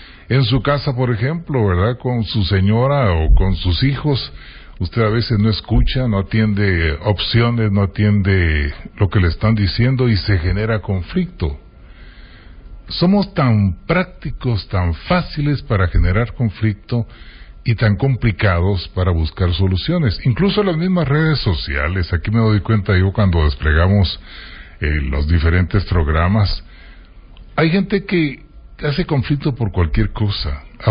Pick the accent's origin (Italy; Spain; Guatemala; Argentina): Guatemala; sociedad al fin, de la cual formamos parte afortunadamente como guatemaltecos